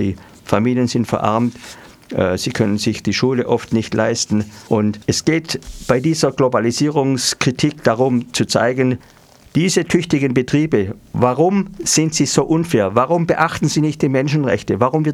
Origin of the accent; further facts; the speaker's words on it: Schwäbisch Hall, Baden-Württemberg, Germany; in dieser meiner Heimatstadt Schwäbisch Hall